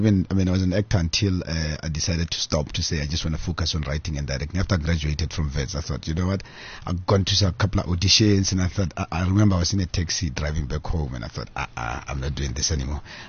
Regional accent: Pretoria, Gauteng, South Africa; Yes, I'm born and bred in Gauteng, Pretoria, specifically.

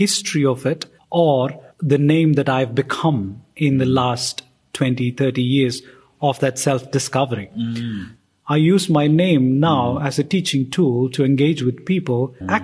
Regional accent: India; There are places where I will not be welcome here, even though I'm in a different country. But I, as an Indian Christian, I won't be welcome in certain places because my name signifies that I am a Dalit.

